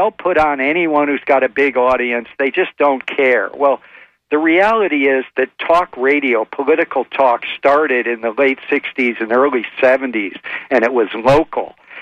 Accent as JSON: {"language": "English", "town": "Detroit", "region": "Michigan", "country": "United States", "tie": "born or raised there", "said": "I grew up in Detroit, and it was right-wing. I moved to Los Angeles, a very liberal city"}